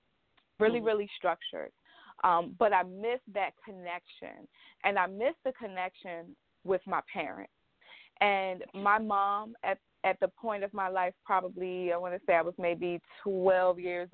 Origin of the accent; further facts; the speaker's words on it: Washington, District of Columbia, United States; I grew up in Washington, D.C. area, and I grew up in a household, as I shared earlier, with my grandparents.